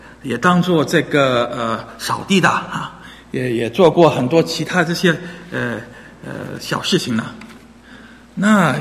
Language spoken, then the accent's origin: Chinese; Taiwan; also born or lived in Singapore; 我在台湾新加坡长大，我每四年三年级回来，七年级初一也回到美国。